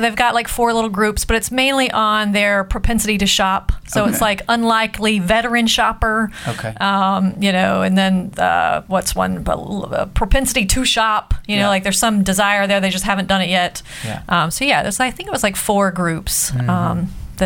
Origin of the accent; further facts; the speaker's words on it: Virginia Beach, Virginia, United States; I did crash into my hometown.